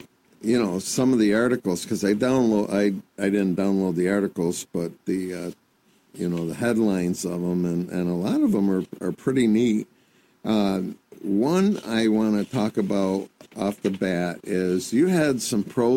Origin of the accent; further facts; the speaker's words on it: Gloversville, New York, United States; I think when I grew up in Gloversville, we had a big park, Caroga Lake, and they had an amusement park there.